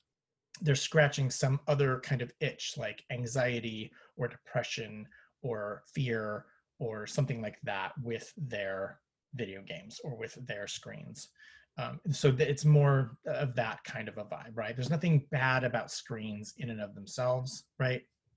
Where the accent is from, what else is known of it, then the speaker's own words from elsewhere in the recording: Seattle, Washington, United States; I hail from Seattle, and I have been working with teenagers since I was one.